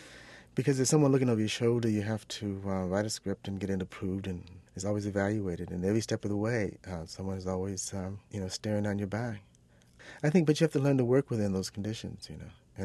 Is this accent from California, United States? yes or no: yes; Los Angeles, California, United States; Well, I grew up in Los Angeles, and the schools were segregated there, believe it or not.